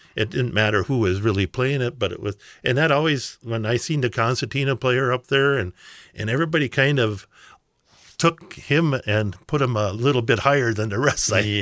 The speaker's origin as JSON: {"language": "English", "town": "Richmond", "region": "Minnesota", "country": "United States", "tie": "born or raised there", "said": "Well, I was originally from Richmond, Minnesota, born and raised on a farm out there."}